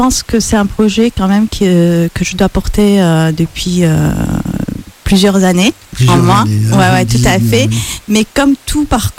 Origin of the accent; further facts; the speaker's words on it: La Marsa, Tunis Governorate, Tunisia; j'ai grandi en Tunisie, dans une petite ville qui s'appelle Amarsa, qui est dans la banlieue nord de Tunis et qui connaît justement tout un mélange qui a connu dans le passé, tout un mélange de communautés, de cultures